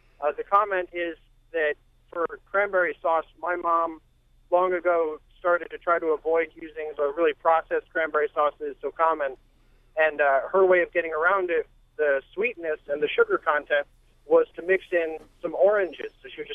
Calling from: Baltimore, Maryland, United States; I'm calling from Bolton Hill, actually.

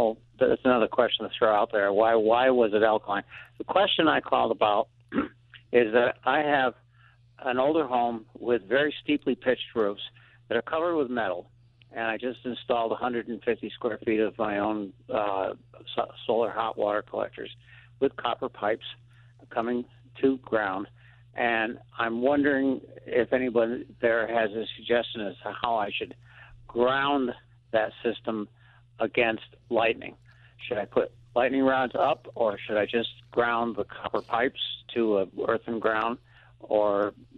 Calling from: Hebron, New York, United States; I'm calling from Hebron or Salem, New York.

